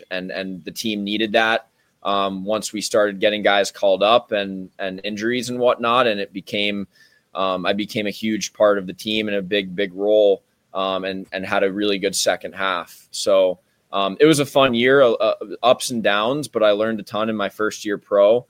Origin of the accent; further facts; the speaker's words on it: Florida, United States; Basically, hockey wasn't very big when I was growing up in South Florida.